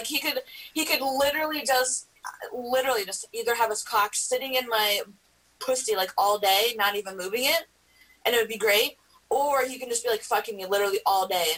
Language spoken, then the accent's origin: English; Indiana, United States; now in Los Angeles, United States